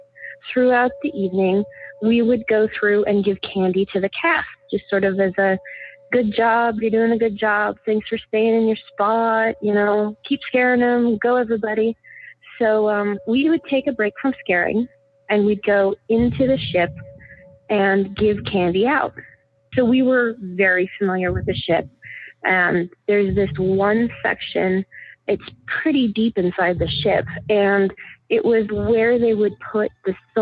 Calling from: Burbank, California, United States; I'm calling from Burbank, California.

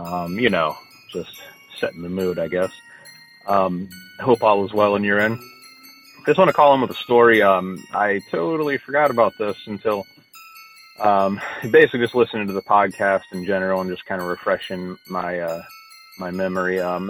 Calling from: Morgantown, West Virginia, United States; I'm calling from Morgantown, West Virginia.

